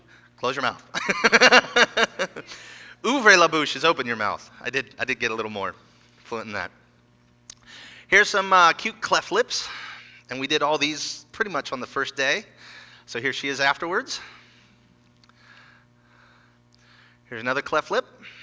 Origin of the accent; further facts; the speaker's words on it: United States; I'm an American.